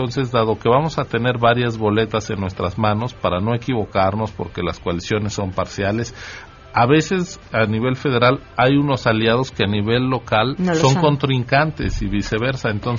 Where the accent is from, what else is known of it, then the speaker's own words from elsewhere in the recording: Mexico City, Mexico; Estoy siendo excesivamente chilango en mi ejemplo